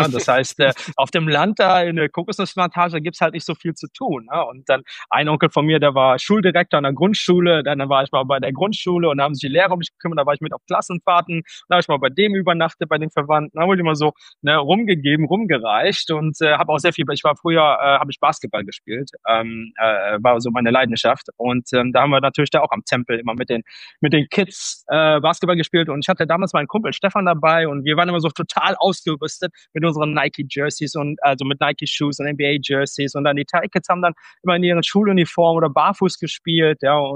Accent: Ratheim, North Rhine-Westphalia, Germany; ich komme ja aus Ratheim in Deutschland. Das gehört so zur Greater Metropolitan Area of Hückelhofen.

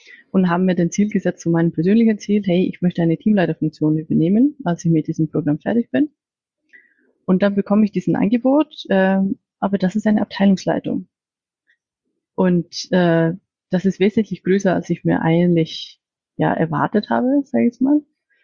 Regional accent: Iceland; German is a second language; moved away as an adult; ich komme ursprünglich aus Island. Und ich bin dort geboren und aufgewachsen, habe auch Teil von meinem Studium dort gemacht, auch Teil in Deutschland.

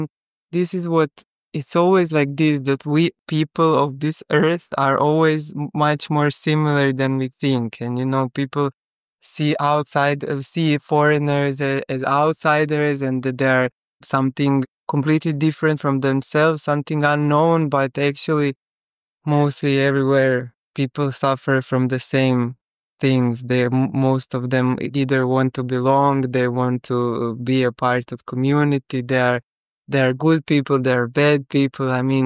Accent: Croatia; she's from Chile, I'm from Croatia.

